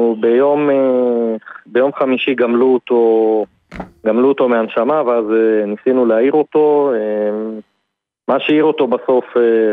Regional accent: Ma'ale Adumim, Judea and Samaria Area, Israel; ממעלה אדומים

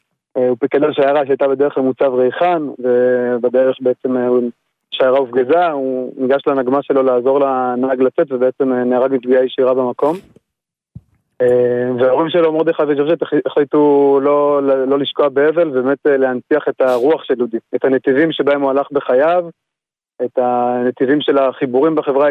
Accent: Ma'ale Adumim, West Bank, Palestine; וגדלתי במעלה אדומים.

